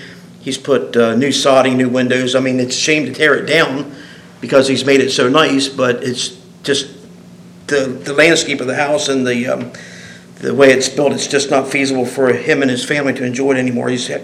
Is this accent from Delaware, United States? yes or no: yes; Greenwood, Delaware, United States; I'm from Greenwood, Delaware.